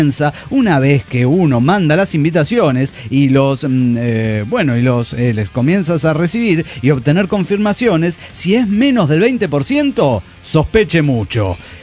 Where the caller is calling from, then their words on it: Austin, Texas, United States; de Austin, Texas.